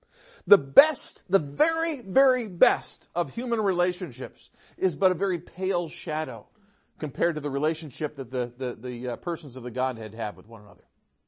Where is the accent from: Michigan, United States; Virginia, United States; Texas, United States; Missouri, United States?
Michigan, United States; also born or lived in New York / South Carolina; I was born in upstate New York. I grew up in Michigan. I lived in South Carolina for 9 years, and then I came here.